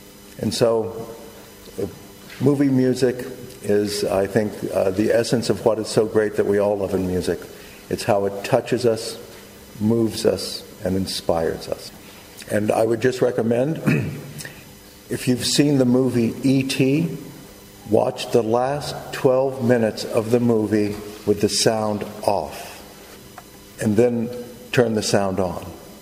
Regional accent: United States; now in Bulgaria; even though I'm from America and I'm in Bulgaria, that we have this common bond of a universal language that needs no translation

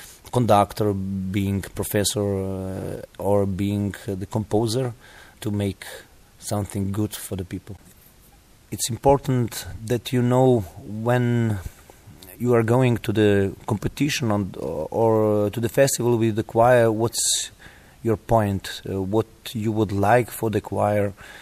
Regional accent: Slovenia; I come from Slovenia, a beautiful country with a great choral tradition.

